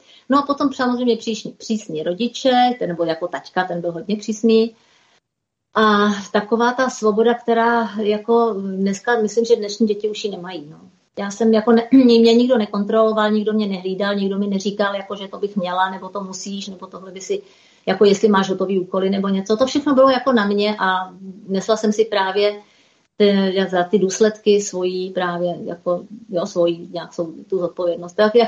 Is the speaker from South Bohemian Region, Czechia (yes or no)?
yes; Borek, South Bohemian Region, Czechia; A ta krásná louka za naším baráčkem na Borku u Českých Budějovic, odkud pocházím.